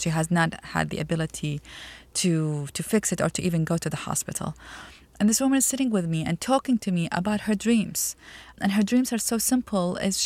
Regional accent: Iraq; I'm originally from Iraq, and I grew up with the Iran-Iraq war.

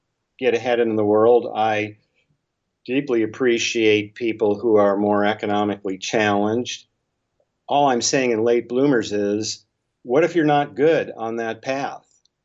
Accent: Bismarck, North Dakota, United States; now in Silicon Valley, United States; By the way, I was born and raised in North Dakota.

